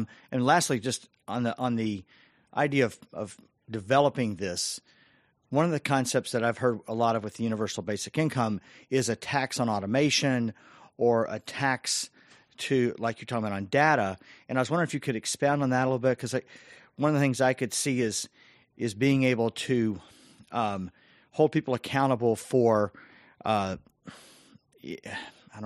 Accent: Portland, Oregon, United States; Actually, I'm from Portland.

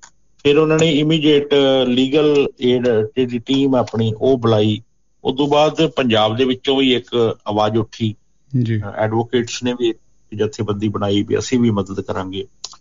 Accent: Punjab, India; ਜਾਂ ਅਸੀਂ ਪੰਜਾਬ ਵਾਲੇ ਚੰਡੀਗੜ੍ਹ ਜਾਂਦੇ ਸੀ

